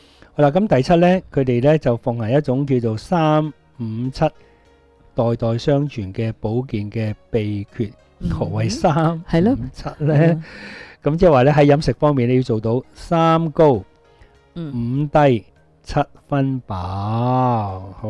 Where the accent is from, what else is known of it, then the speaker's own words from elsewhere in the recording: Hong Kong; 所以你睇到一般日本人嗰啲时装店咧，嗰啲食嗰啲衣服咧系我哋香港人都唔系好揾得啱噶